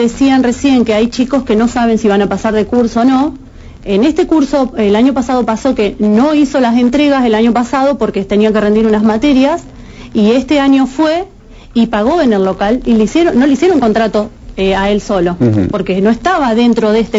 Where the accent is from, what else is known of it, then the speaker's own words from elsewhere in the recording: Santa Fe, Argentina; Yo soy de acá de Santa Fe